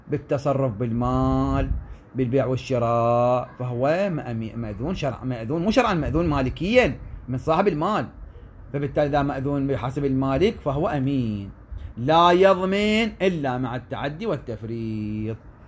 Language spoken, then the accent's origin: Arabic; Iraq; عندنا بالعراق